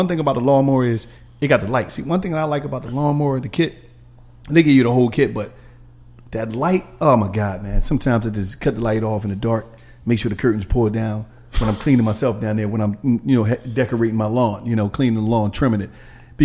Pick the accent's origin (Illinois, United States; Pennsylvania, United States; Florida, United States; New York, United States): Pennsylvania, United States; Philadelphia; I'm from Philadelphia